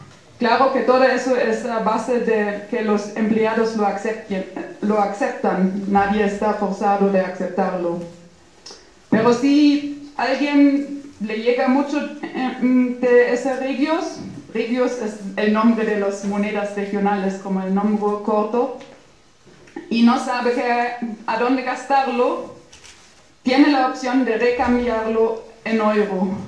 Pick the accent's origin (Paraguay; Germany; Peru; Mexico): Germany; Spanish is a second language; de Alemania. Estoy en Alemania trabajando desde un año